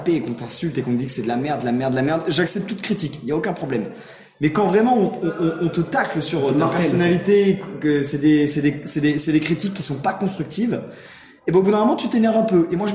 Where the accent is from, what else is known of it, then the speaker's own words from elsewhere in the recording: Brittany, France; je suis breton.